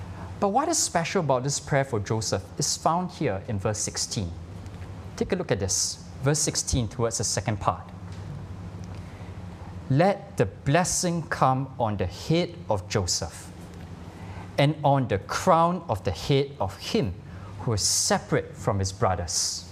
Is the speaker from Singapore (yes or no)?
yes; Singapore; But you know, we are from Singapore. We belong to Singapore.